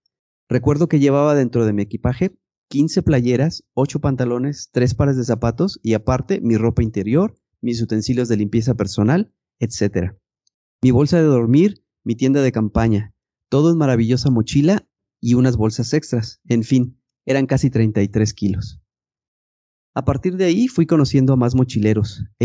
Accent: Guatemala; Soy originalmente de Guatemala. Nací, crecí y me desarrollé como persona y como profesional ahí.

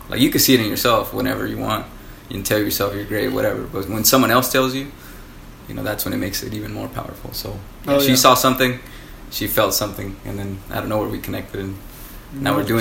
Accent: Mexico; So I come from Mexico, but now I'm so lucky that I get to see a bigger vision for

